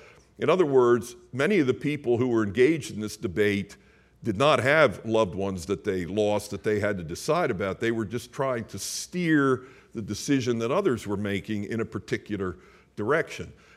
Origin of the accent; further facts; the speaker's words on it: United States; But of course, also captivated as an American by the decisive role that we played in it.